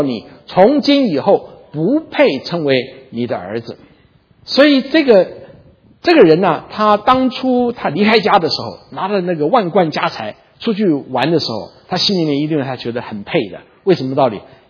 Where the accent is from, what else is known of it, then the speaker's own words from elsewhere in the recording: China; 这点是我们都是中国人哈